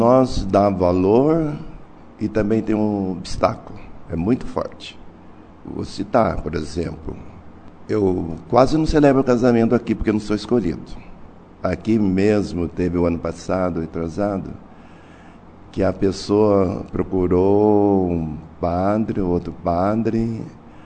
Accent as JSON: {"language": "Portuguese", "town": "Jacarezinho", "region": "Paraná", "country": "Brazil", "said": "Eu sou de uma cidade de Jacarezinho. Lá tem muitos negros."}